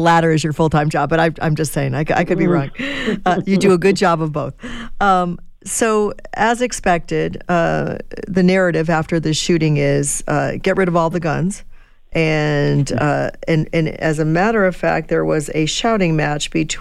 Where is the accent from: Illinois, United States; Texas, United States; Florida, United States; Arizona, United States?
Illinois, United States; Now, I grew up outside of Chicago.